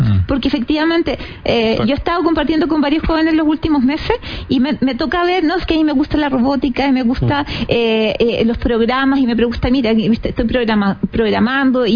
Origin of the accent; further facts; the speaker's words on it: Biobío, Chile; now in Santiago, Chile; Yo soy del sur del Chile. A mí nadie me habló de minería, yo solamente soy de la región del Biobío, y yo lo único que sabía de minería era del carbón.